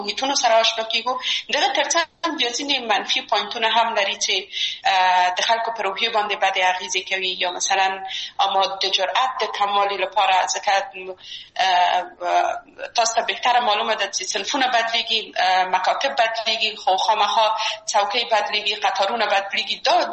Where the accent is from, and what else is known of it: Kabul, Afghanistan; born or raised there